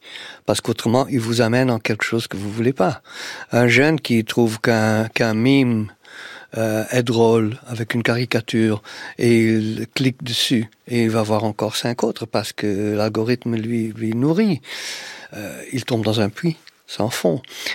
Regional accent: Flanders, Belgium; first language Dutch; French is a second language; parce que ma langue maternelle, c'est le néerlandais, c'est le flamand, qui est une forme de néerlandais.

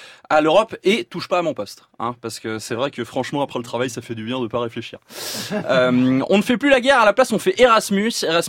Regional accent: Switzerland; Je suis suisse, mais aussi français de par mon père. Je suis né français

